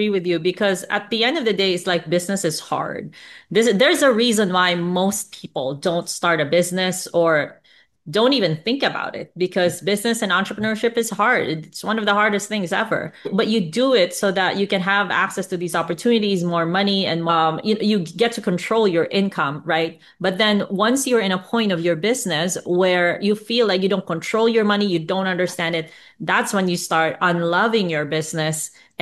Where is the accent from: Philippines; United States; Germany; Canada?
Philippines; accent: Filipino; English is a second language; I was trying to hide my Manny Pacquiao accent, you know?